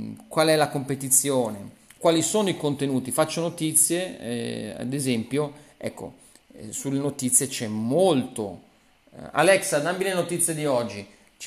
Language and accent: Italian; Switzerland; io sai che sono svizzero